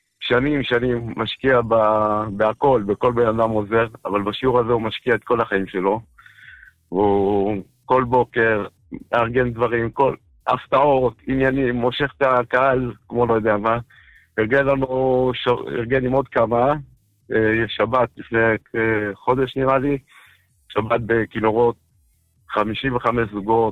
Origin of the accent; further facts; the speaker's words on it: Modiin, Central District, Israel; אני מודיעין